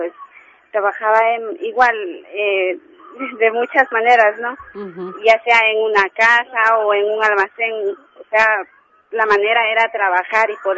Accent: Riobamba, Chimborazo, Ecuador; now in Spain; De la provincia de Chimborazo, en Diobamba.

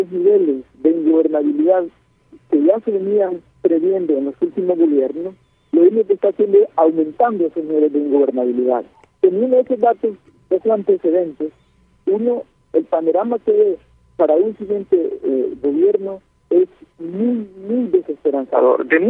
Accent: Honduras; como pueblo hondureño

